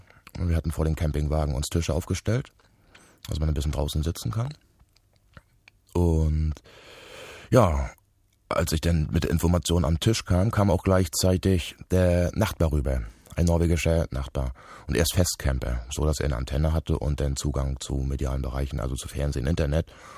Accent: Mecklenburg-Vorpommern, Germany; wir sind Mecklenburger, Angler.

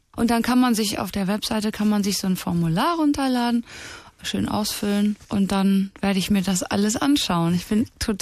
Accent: Breckerfeld, North Rhine-Westphalia, Germany; Ich gehe auch nächste Woche an den Ort meiner Kindheit zurück, nach Hagen-Breckerfeld, in das Haus, wo ich aufgewachsen bin.

